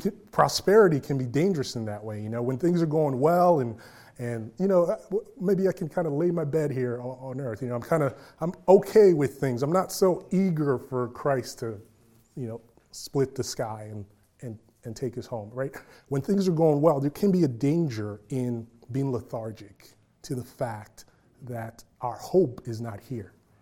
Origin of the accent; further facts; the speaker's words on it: Queens, New York, United States; I can think of when I was growing up in Queens, New York, there was a particular time